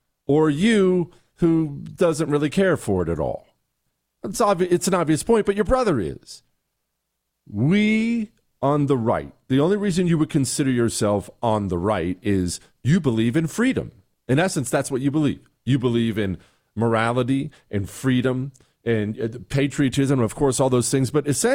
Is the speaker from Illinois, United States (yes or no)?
no; Bozeman, Montana, United States; moved away; Actually, in my hometown, one of my hometowns, I have a story about this I just found out about yesterday. In Bozeman, Montana, you know, that's where I grew up. Bozeman, Montana. I graduated high school from Bozeman, Montana. Well, I moved there when I was 10